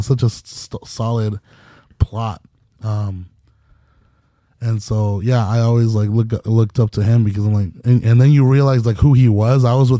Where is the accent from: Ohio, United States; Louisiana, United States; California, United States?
California, United States; Hanford; I grew up in Hanford, which is like 3.5 hours south or north of LA.